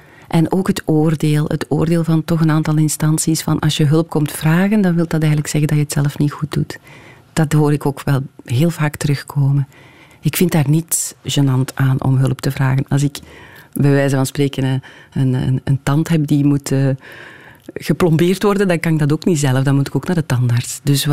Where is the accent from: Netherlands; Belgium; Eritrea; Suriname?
Belgium; Hamme, Flanders; Ja, ik ben van Hamme. Ik heb daar heel lang gewoond. En ik ga daar niet vaak terug.